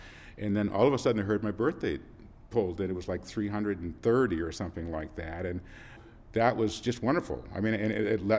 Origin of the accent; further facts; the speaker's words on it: Quincy, Massachusetts, United States; born there; I was born in Quincy, Massachusetts in 1948.